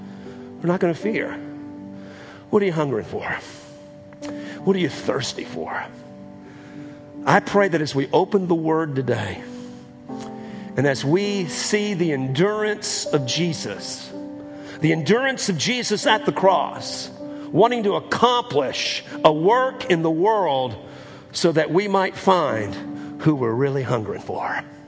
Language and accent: English; New Orleans, Louisiana, United States; You know, I grew up in New Orleans, Louisiana, and as a kid, we loved Mardi Gras.